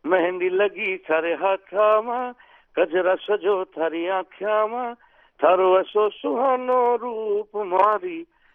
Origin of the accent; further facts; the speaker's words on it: Pakistan; born there; ہندوستان میں ہمارا گاؤں ہے کلیانہ, ہم وہاں رہتے تھے, مطلب میں تو پاکستان کی پیدائش ہوں لیکن دادا ہمارے وہیں پیدا ہوئے, میرے والد صاحب بھی وہیں پیدا ہوئے. ڈسٹرکٹ روہتک ہے, وہاں پر دلی سے کچھ دو ڈھائی تین گھنٹے کی ڈرائیو ہے.